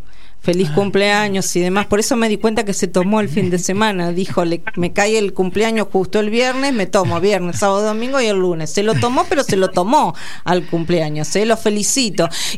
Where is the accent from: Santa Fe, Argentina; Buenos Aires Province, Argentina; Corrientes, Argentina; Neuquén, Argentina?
Buenos Aires Province, Argentina; Carlos Casares; Yo soy de Carlos Casares, provincia de Buenos Aires, por ejemplo.